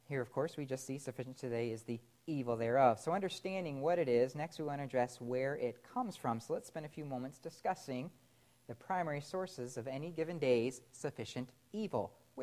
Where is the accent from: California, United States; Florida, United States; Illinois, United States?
Florida, United States; I grew up in Florida, right?